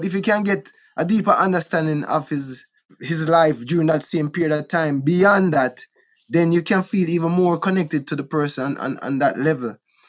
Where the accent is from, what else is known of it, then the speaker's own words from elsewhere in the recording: Trenchtown, Kingston, Jamaica; also born or lived in Wilmington, United States; So Trenchtown, right? Trenchtown. I was born in Trenchtown. We grew up in Trenchtown a little bit.